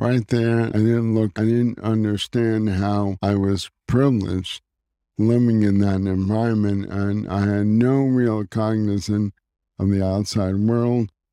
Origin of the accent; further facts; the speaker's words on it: Newark, New Jersey, United States; I grew up in Newark, New Jersey, in a blue-collar area of Newark, New Jersey, home of Philip Roth as well. And I went to the same high school as Philip Roth. I grew up a Jewish Hebrew school student